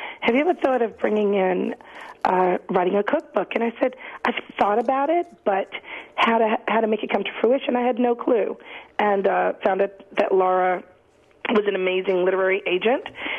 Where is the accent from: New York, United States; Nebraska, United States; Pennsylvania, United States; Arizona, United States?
New York, United States; Harlem; So even though I'm born and raised in Harlem, every summer my parents would send us when we were out of school to South Carolina